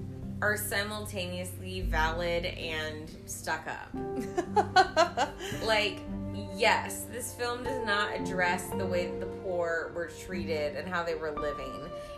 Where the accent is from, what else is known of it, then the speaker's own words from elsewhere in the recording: United States; And, I mean, as an American, like, I don't know that I can be too mad about his decisions.